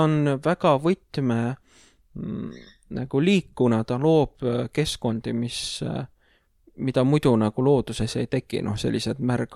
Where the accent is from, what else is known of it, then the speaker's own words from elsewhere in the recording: Tallinn, Harju County, Estonia; piirkond, kus ma olen Mustamäelt, on Sääse